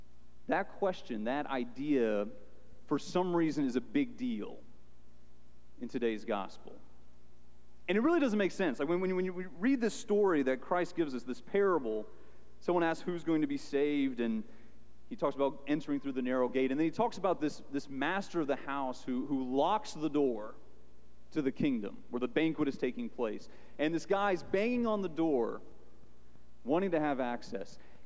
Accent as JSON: {"language": "English", "town": "Innisfil", "region": "Ontario", "country": "Canada", "said": "I'd be like, I'm from Innisfil. Okay, where's that? You know, no idea. No idea where Innisfil was."}